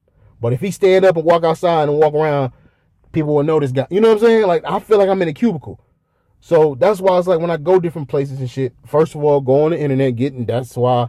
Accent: Bedford, Ohio, United States; Like, I'm from here. I'm from Cleveland. I'm from Bedford, Ohio.

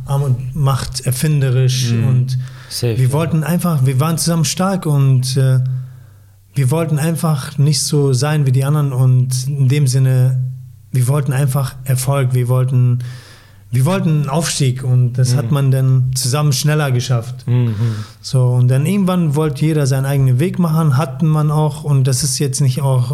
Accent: Germany; also born or lived in Syria; Geboren in Syrien. Wir sind 94 hier rübergekommen. Ich war noch nicht mal 10. Quasi hier aufgewachsen.

